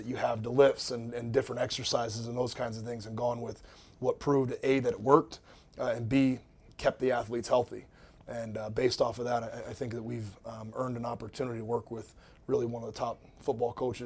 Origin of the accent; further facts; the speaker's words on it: St. Petersburg, Florida, United States; Yeah, so I'm from St. Petersburg, Florida, originally, and I went to Kentucky Wesleyan College in Owensboro, Kentucky